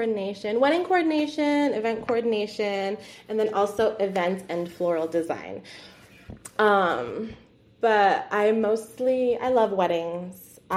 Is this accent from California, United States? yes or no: yes; Rancho Cucamonga, California, United States; I grew up in Rancho Cucamonga in the Inland Empire.